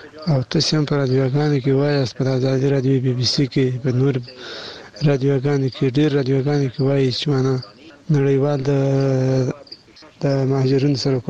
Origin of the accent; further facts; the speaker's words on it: Badghis, Afghanistan; now in Kandahar, Afghanistan; افغان یم، د کندهار ولایت څخه تاسو ته میسج لیږی دی. اصلي د بادغیس ولایت د بنمرغاد ولسوالۍ یم، خو فلحال اوس په کندهار کې اوسېږم.